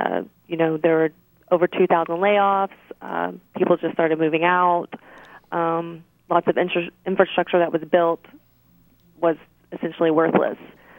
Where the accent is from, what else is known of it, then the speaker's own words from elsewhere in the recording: Texas, United States; I'm from the South, so.